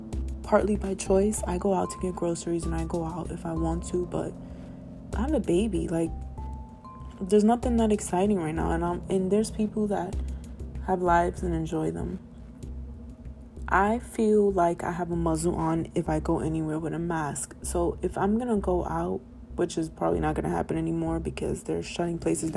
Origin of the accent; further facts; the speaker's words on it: Bronx, New York, United States; I don't have to know every single person in the history of hip-hop to know that I come from the Bronx and that's the home of hip-hop.